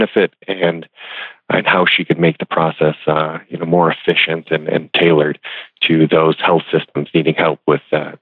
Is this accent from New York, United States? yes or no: yes; New York, United States; Well, I grew up in Western New York, located just south of Lake Erie in the Snow Belt.